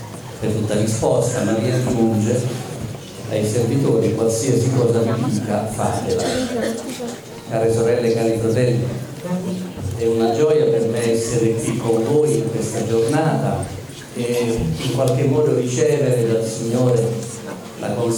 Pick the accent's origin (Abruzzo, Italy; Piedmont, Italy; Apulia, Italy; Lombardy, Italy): Apulia, Italy; perché vengo dalla Puglia